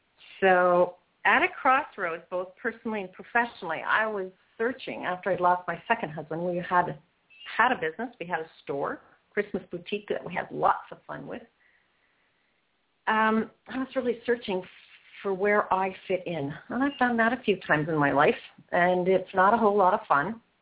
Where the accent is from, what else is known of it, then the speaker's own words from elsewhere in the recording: Canada; Now, I'm from Canada, so I call myself the Canadian weather weenie.